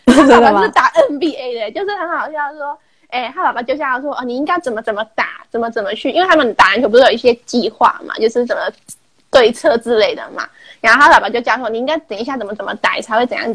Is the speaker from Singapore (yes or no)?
no; Hong Kong; now in Taiwan; 因为毕竟我是香港人呐、啊，我觉得他可以有机会可以去香港发展